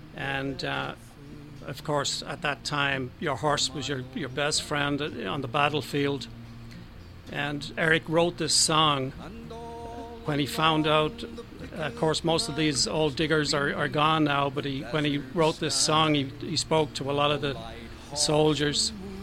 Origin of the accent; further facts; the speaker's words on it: Dublin, Leinster, Ireland; growing up in Dublin anyway